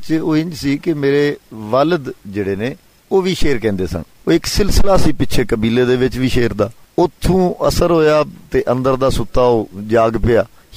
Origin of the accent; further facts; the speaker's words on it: Okara, Punjab, Pakistan; also born or lived in Head Sulemanki; ਅਜਦਾਦ ਜਿਹੜੇ ਨੇ, ਵੱਡੇ ਨੇ ਜਿਹੜੇ, ਉਹ ਹੈਡ ਸੁਲੇਮਾਨ ਕੀ ਜ਼ਿਲ੍ਹਾ ਉਕਾੜਾ, ਉੱਥੋਂ ਦੇ ਰਿਹਾਇਸ਼ੀ ਸਨ। ਮੇਰੀ ਜੰਮਣ ਭੂਮੀ ਜਿਹੜੀ ਏ ਉਹ ਹੈਡ ਸੁਲੇਮਾਨ ਕੀ ਏ। ਫਿਰ ਮੈਂ ਪ੍ਰਾਇਮਰੀ ਤੱਕ ਉਕਾੜਾ ਸ਼ਹਿਰ ਚ ਪੜਿਆ